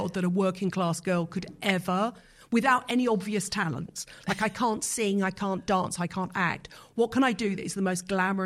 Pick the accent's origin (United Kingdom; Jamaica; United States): United Kingdom; Yateley, South East England; also born or lived in Teddington; Born in Teddington, which sounds very posh, but my parents moved to Yateley because at the time it was really rough and the schools were rubbish.